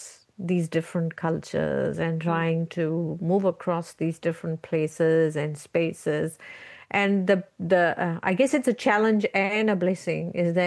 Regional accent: India; now in New Zealand; we come from India, which was a colonized nation for about 200 years.

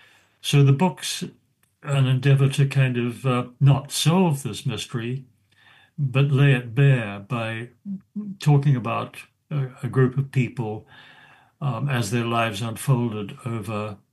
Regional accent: New Zealand; the power of a physical place, of landscape, for example, that is so much a part of being a New Zealander

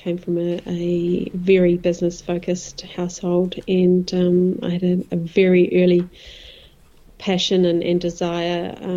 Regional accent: Gisborne, New Zealand; I grew up in a beautiful little town on the east coast called Gisborne or Tairawhiti.

